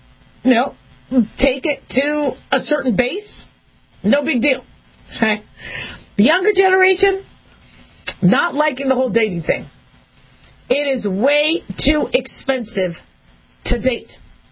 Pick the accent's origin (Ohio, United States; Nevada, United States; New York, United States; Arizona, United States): Nevada, United States; Las Vegas; Now, I grew up in Vegas, and I did a lot of dating in Vegas and Reno, Nevada, when I went to undergrad and medical school.